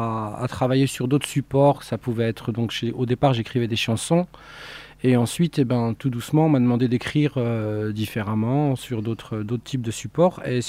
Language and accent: French; Belfort, Bourgogne-Franche-Comté, France; also born or lived in Montbéliard; Je suis né à Montbéliard, moi. Je suis un enfant qui suis né ici. J'ai grandi dans un quartier qui s'appelle Les Résidences, à Belfort.